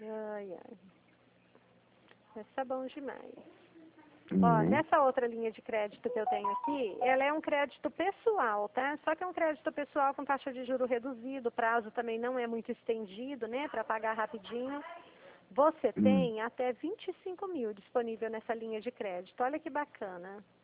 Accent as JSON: {"language": "Portuguese", "town": "Dracena", "region": "São Paulo", "country": "Brazil", "said": "falar que eu sou aqui de Dracena pra você poder lembrar de mim depois"}